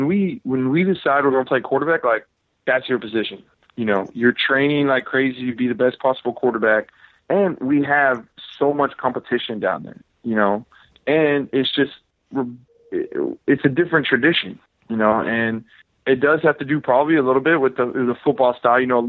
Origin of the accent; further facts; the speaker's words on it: Texas, United States; Because, like I said, born and raised in Texas, been training quarterbacks for 7 years in Texas, mm-hmm.